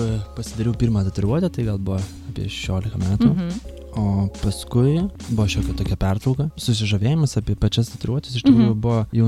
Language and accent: Lithuanian; Alytus, Alytus County, Lithuania; kol kas iš tikrųjų pasilikau Alytuje dėl to, kad, na, galbūt, kad draugai visi artimieji čia